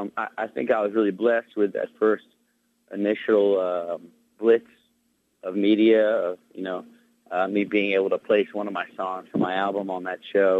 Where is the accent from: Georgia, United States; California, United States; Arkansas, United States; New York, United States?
New York, United States; Yeah, and I'm from the Catskill Mountains